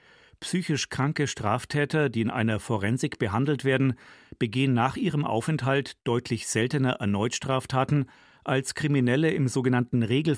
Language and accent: German; Bavaria, Germany; Von meiner Heimatstadt in Franken war es nicht sehr weit dorthin.